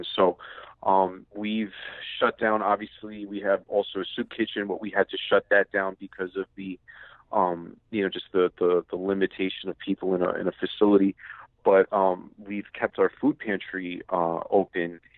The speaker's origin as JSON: {"language": "English", "town": "New York City", "region": "New York", "country": "United States", "tie": "born or raised there", "said": "born and raised in New York. Just been my parents. My mom is the executive director of an organization called the Father's Heart Ministries, and so I've been there for 33 years since I was born, just in and out, in the East Village of Manhattan"}